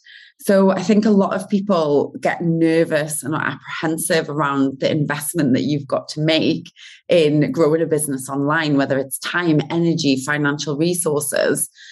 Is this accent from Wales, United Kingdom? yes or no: no; North East England, United Kingdom; accent: Geordie; I love reaching out to people with voice notes, with my dodgy Geordie accent.